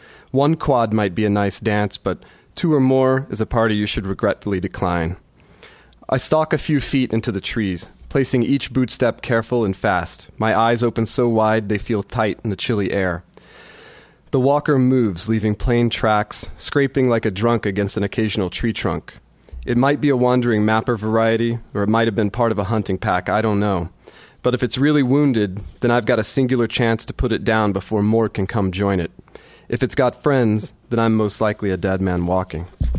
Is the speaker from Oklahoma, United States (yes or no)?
yes; Oklahoma, United States; moved away; But it was only after I moved away from Oklahoma that I really realized this thing that was just sort of the background of where I grew up is not the same in other places.